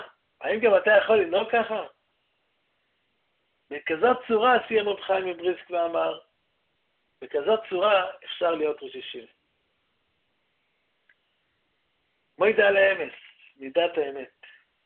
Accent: Haifa, Haifa District, Israel; שגם אני, בתור חיפאי, זכיתי להכיר אותו

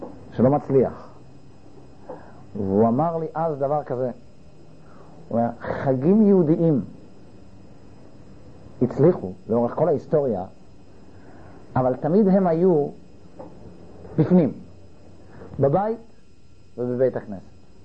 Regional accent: Netanya, Central District, Israel; אבל כשהיינו ילדים והיינו רק בנתניה, נתניה הייתה הזאת יותר קטנה

